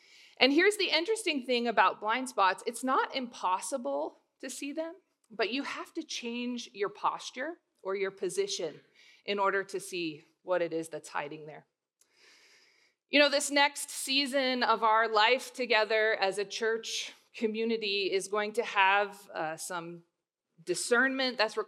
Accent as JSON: {"language": "English", "region": "Alaska", "country": "United States", "said": "I'm from Alaska, and so I was traveling out to churches on the weekends all over the state"}